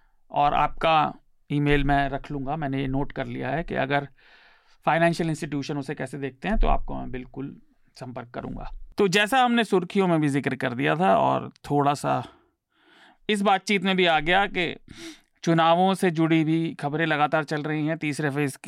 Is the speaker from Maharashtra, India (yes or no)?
yes; Mumbai, Maharashtra, India; क्योंकि मैं मुंबई से हूँ.